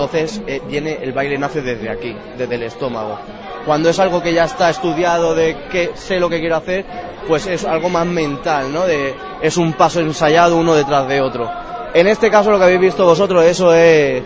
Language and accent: Spanish; Barcelona, Catalonia, Spain; born there; Yo nací en Barcelona, pero mis raíces son andaluzas.